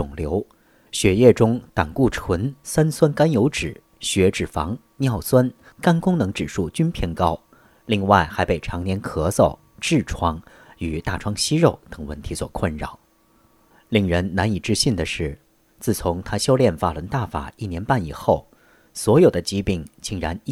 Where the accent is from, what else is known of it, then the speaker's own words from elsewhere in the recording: Taiwan; 我来自台湾，